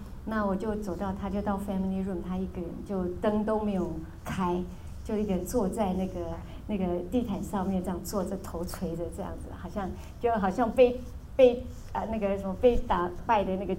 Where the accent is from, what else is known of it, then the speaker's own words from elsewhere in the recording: Taiwan; 我小时候在台湾还是乡下地方还是有看过